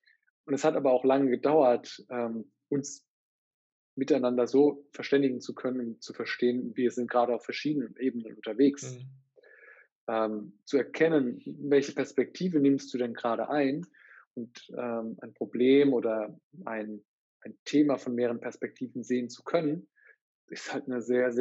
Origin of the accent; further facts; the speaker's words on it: Rhineland-Palatinate, Germany; in meiner Heimatstadt, beziehungsweise Pirmasens, kommen aus einem Dorf daneben, aber so aus meiner Heimat